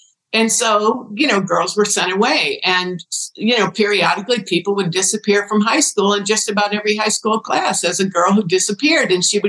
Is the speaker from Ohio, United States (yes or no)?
yes; Ohio, United States; And she said, you know, where did you grow up? And I said, Ohio.